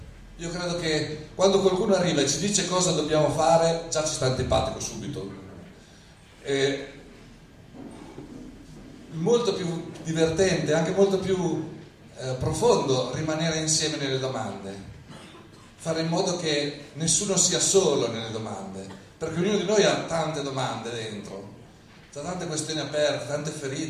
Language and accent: Italian; Rimini, Emilia-Romagna, Italy; Vengo da Rimini